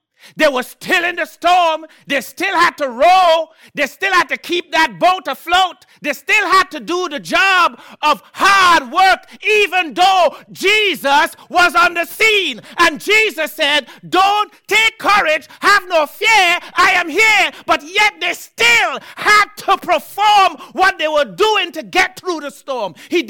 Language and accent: English; Trinidad & Tobago; I grew up in Trinidad. I saw some fishermen.